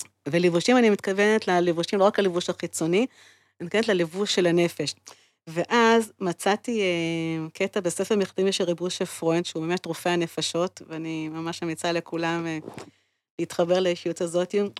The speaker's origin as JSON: {"language": "Hebrew", "town": "Haifa", "region": "Haifa District", "country": "Israel", "tie": "born or raised there"}